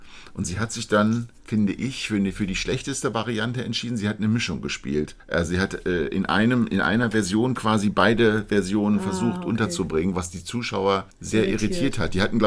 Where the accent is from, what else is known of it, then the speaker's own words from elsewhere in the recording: Northern Germany, Germany; da wo ich herkomme, nicht passen, wenn jemand sagen würde, Grüß Gott.